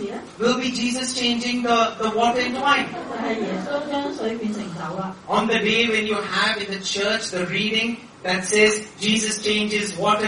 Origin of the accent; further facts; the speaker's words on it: Australia; I told you, me, myself and Jude, we come from Australia.